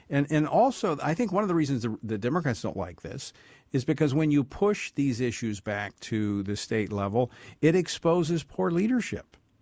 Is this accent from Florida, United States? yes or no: no; Louisiana, United States; I've been through a number of pretty significant natural disasters in my home state of Louisiana, going all the way back to Katrina.